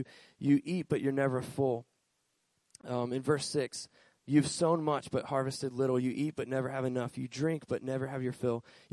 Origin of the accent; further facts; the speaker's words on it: Florida, United States; moved away; I grew up in Florida. And in Florida, everything is hot and flat and boring.